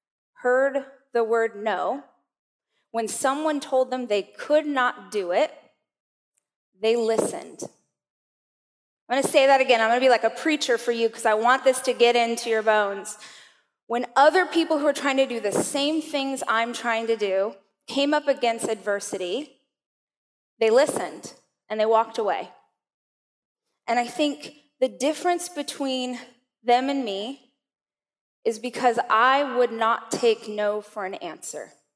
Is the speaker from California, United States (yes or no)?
yes; Weedpatch, California, United States; I grew up in Weed Patch.